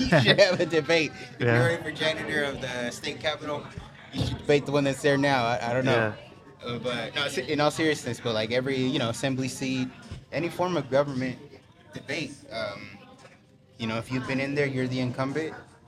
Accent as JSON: {"language": "English", "town": "San Jose", "region": "California", "country": "United States", "said": "We see a lot of these cities we talk about all the time, how we're from San Jose and how much, we see the decline."}